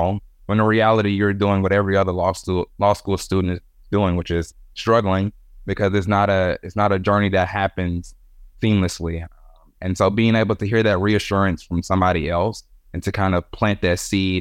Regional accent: Deep South, United States; In terms of my own experience, you know, I come from the Deep South.

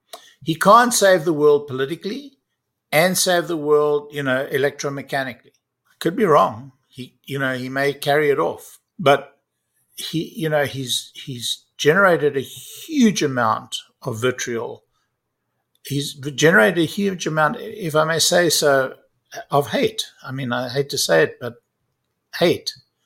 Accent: South Africa; I come from South Africa. I lived in a neighborhood like his.

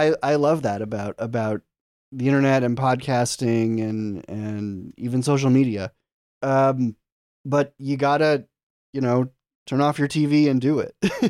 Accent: Boston, Massachusetts, United States; So I grew up in Boston, Massachusetts.

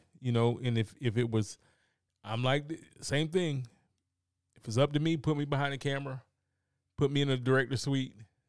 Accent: the South, United States; I am from the South.

